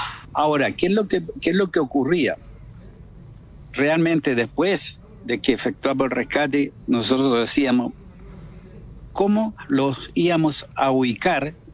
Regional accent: San Fernando, O'Higgins, Chile; born there; Y yo soy nacido en San Fernando

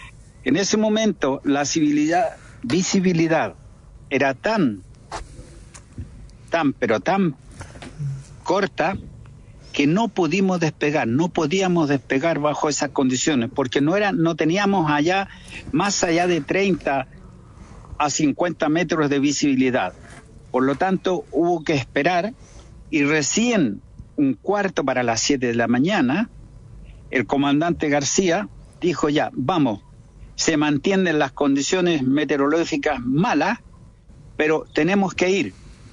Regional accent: San Fernando, O'Higgins, Chile; born there; Y yo soy nacido en San Fernando

